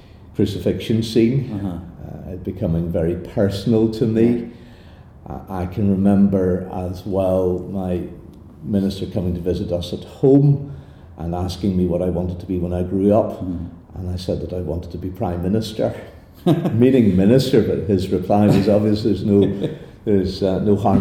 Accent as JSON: {"language": "English", "town": "Omagh", "region": "Northern Ireland", "country": "United Kingdom", "tie": "born or raised there", "said": "born and brought up in Oma, the county town."}